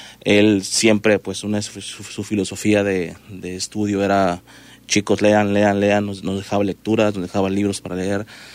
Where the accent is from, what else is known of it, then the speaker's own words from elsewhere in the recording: Puerto Vallarta, Jalisco, Mexico; soy de aquí, de Vallarta, nacido, toda mi vida he estado aquí. Mi familia no es de aquí, mi familia es de otro lugar, pero yo radico aquí siempre.